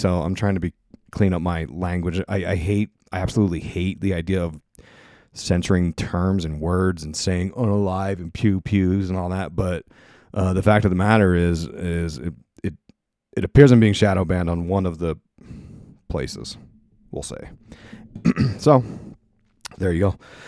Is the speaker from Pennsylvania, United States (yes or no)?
yes; Pennsylvania, United States; And of course, PA, my hometown.